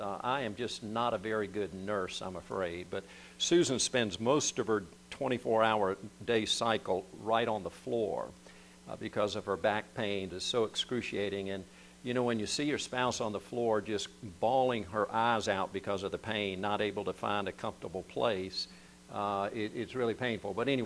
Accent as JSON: {"language": "English", "country": "South Korea", "tie": "born or raised there", "said": "When I was growing up in Korea, the church had a much bigger celebration for the resurrection of Jesus than Christmas."}